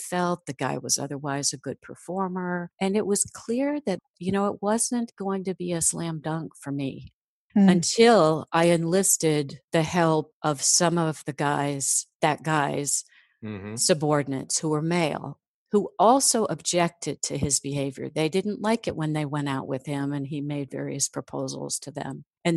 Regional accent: Midwest, United States; and you know, I'm from the Midwest, so that's going to be my approach

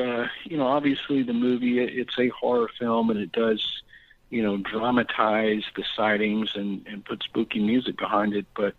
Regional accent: Texas, United States; because I'm from Texas, and prior to that, obviously the Loch Ness Monster is very far away.

